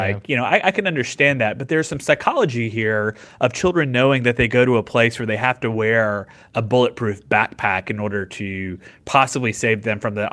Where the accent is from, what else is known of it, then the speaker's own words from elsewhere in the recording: the South, United States; So I'm from the South, so I live in Mississippi.